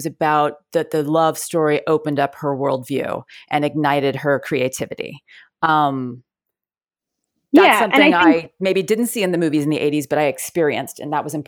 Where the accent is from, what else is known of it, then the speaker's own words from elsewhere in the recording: Dallas, Texas, United States; No, I grew up in Dallas, but Dallas had an exact parallel to, the Valley and Hollywood in sort of North Dallas and Deep Ellum.